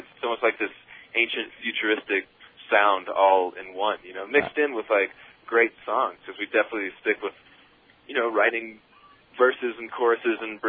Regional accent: Austin, Texas, United States; now in Guatemala; I'm from Austin, Texas.

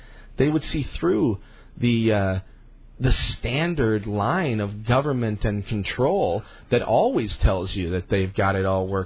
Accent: United States; you know, I'm an American, all right, and I work for the government too.

